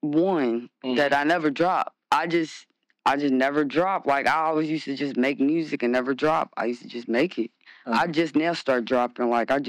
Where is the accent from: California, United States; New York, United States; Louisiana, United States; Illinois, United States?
Louisiana, United States; Baton Rouge; also born or lived in Kentucky; Yeah, from Baton Rouge, like, I don't know how to exp